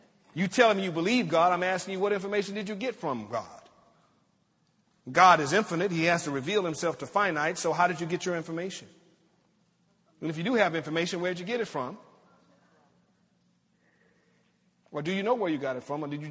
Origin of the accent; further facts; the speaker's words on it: the South, United States; I grew up in the South. I drank out of colored fountains.